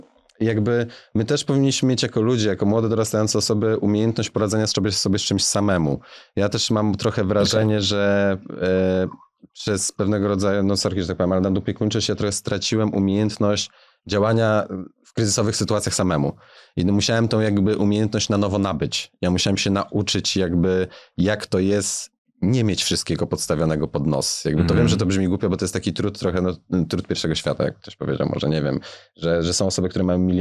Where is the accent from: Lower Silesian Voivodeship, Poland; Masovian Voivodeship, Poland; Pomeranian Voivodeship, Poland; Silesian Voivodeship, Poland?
Masovian Voivodeship, Poland; Warsaw; I ja też zresztą wychowywałem się na Mokotowie, miałem kumpli na podwórku